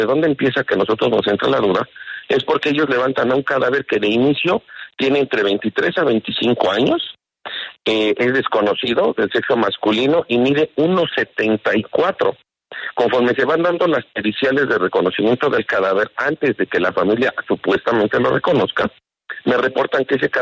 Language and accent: Spanish; Teotihuacán, State of Mexico, Mexico; aquí en mi cultura de mi país, y más en las comunidades de donde yo soy, que es de aquí del municipio de Teotihuacán o de los municipios aledaños